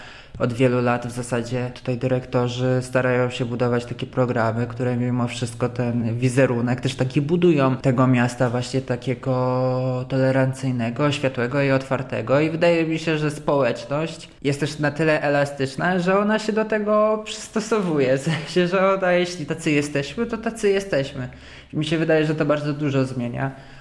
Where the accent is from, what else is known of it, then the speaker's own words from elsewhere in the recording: Warsaw, Masovian Voivodeship, Poland; moved away as an adult; Ja jestem z Warszawy i te 20 lat życia w sumie tam były takie niepokojące.